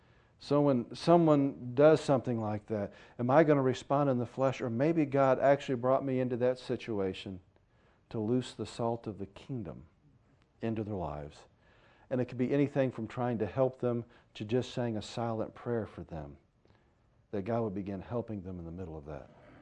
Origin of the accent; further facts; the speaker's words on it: St. Louis, Missouri, United States; because, you know, I was raised in St. Louis.